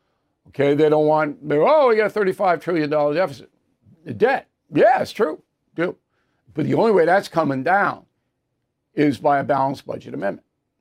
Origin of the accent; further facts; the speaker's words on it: United States; I'm not a party guy. I'm an American guy.